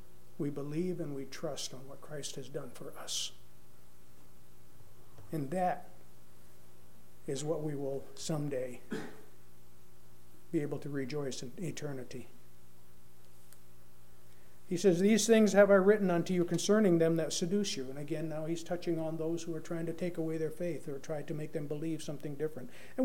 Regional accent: Northeast, United States; As most of you know, I'm from the Northeast, and it seems like back when I was a kid, there was a lot more snow back there than there is now

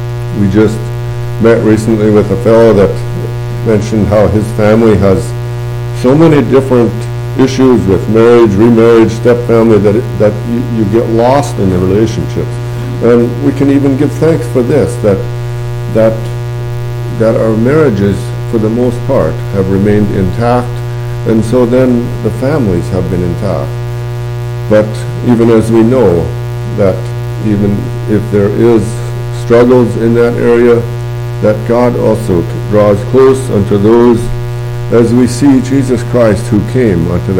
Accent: Castle Rock, Washington, United States; As my brother Paul mentioned, I am from Castle Rock, Washington.

